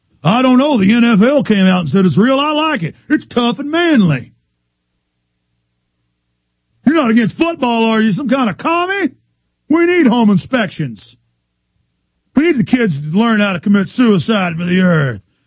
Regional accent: Dallas, Texas, United States; I know I heard 114 growing up in Dallas.

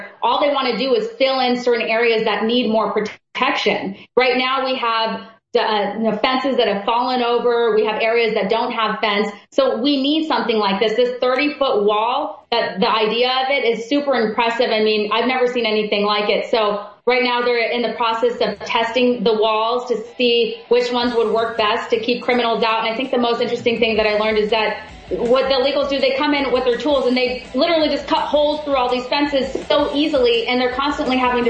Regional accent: Arizona, United States; I'm from Arizona. I lived by the border.

